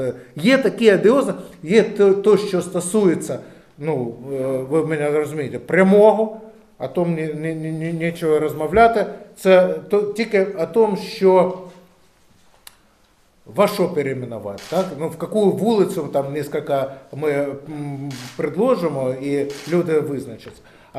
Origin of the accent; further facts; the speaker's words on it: Kharkiv, Kharkiv Oblast, Ukraine; коли ми відстоюємо наш Харків, наше рідне місто